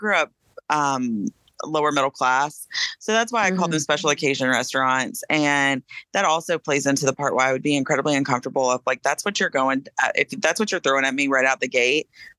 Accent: the South, United States; although I'm from the South, so I kind of expect him to pay on the first date.

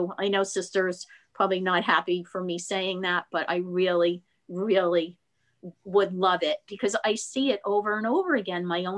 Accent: Elizabeth, New Jersey, United States; Part of my life, I grew up in Elizabeth. And when I went to Bender Academy, which was run by the Benedictine nuns, it's a Catholic school.

